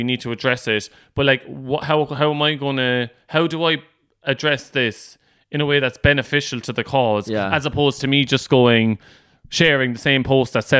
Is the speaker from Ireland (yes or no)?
yes; Ireland; Yeah, it's like the community aspect of like being Irish. Like even if you're Irish abroad, for example, like you mightn't even know someone that well, but like you help each other out.